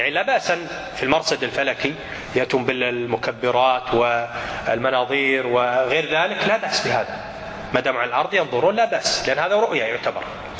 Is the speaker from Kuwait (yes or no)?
yes; Kuwait; أن في بلدنا الكويت هنا العبرة عندنا